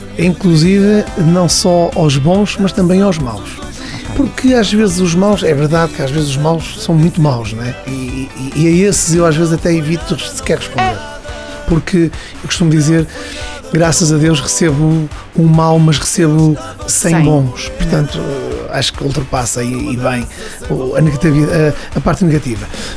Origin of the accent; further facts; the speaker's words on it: Braga, Norte, Portugal; Porque quem não sabe, eu sou da zona da região de Braga.